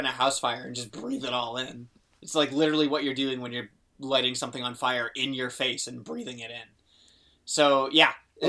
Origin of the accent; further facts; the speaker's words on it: Boston, Massachusetts, United States; And then I just kind of ignored him and walked away because I was from Boston.